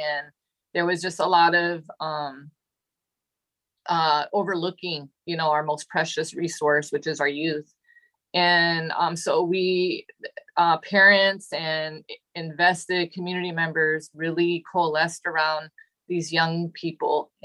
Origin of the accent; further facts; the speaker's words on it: Seattle, Washington, United States; And, you know, I was born and raised in Seattle.